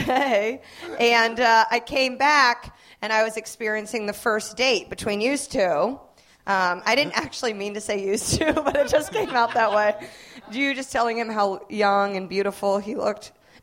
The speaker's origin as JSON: {"language": "English", "region": "Indiana", "country": "United States", "said": "I'm actually not from Manhattan. I'm from Indiana."}